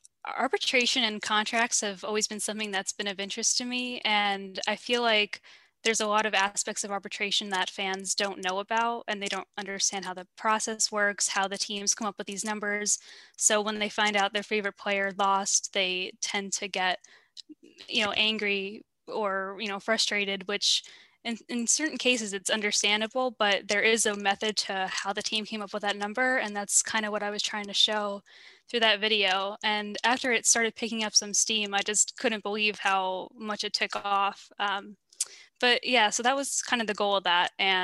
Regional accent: New York, United States; So I'm from New York originally.

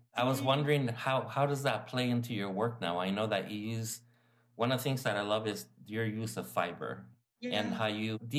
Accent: Baja California, Mexico; I grew up in Zona Norte next to the red light district

